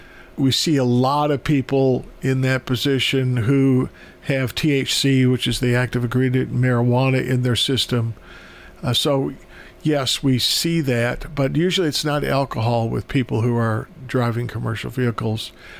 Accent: Wisconsin, United States; moved away as an adult; Well, yeah, I grew up in Wisconsin, lived there until I was 21.

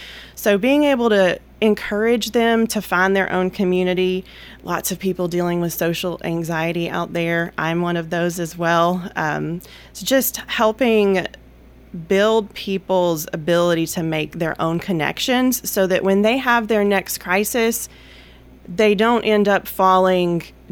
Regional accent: Tennessee, United States; I'm born and raised in Rutherford County. So this county has raised my two girls and my husband. So deep roots here.

